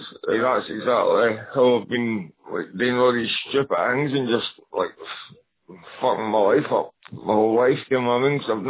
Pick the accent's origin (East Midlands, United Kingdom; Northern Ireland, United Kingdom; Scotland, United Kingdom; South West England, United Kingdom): Scotland, United Kingdom; Lochgelly; I'm from Loch Ellie originally